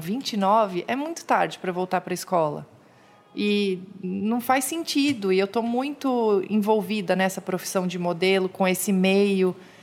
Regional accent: Joinville, Santa Catarina, Brazil; Eu sou de Joinville, Santa Catarina.

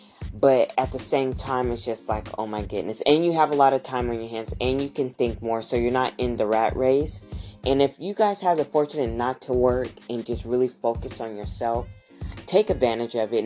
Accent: California, United States; Where am I from? I am from Southern California. So I'm from Southern Cali. I'm probably like 35 minutes away from Los Angeles. And, so I'm from Southern Cali.

